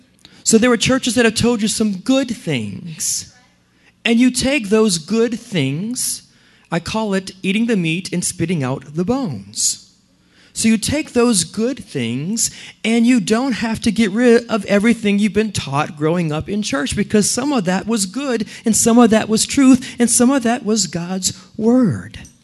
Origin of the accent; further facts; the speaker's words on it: New Orleans, Louisiana, United States; I'm from New Orleans, and Loida and Sarah were just there, and thank you for posting pictures of my wonderful home. I love seeing home. But we're surrounded by water.